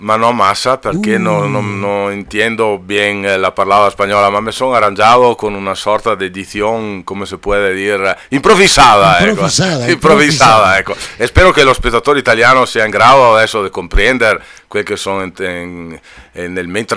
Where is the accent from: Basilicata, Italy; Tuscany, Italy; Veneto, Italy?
Veneto, Italy; Feltre; born there; Io sono nato a Feltre.